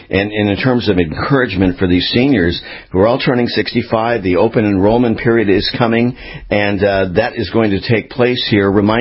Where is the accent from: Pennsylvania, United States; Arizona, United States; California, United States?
California, United States; Long Beach; now in US East Coast; completed her internship and residency at Long Beach Memorial Medical Center. See, this is all my hometown. This is real convenient to talk about it, and I get homesick now because I'm on the East these days. So I miss the West